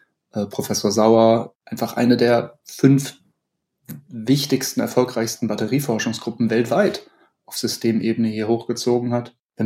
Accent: Aachen, North Rhine-Westphalia, Germany; als Aachener

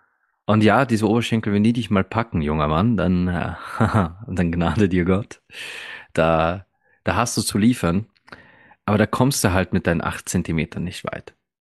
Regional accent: Austria; Okay, bei uns in Österreich sagt man, du wirfst so ein Wiener Würstchen in den Turnsaal.

